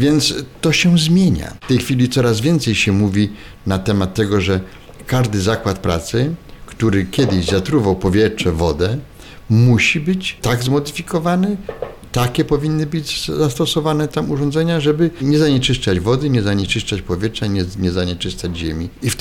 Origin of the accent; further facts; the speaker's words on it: Zabrze, Silesian Voivodeship, Poland; Ja się wychowywałem w Zabrzu, w mieście, gdzie było kilka koksowni.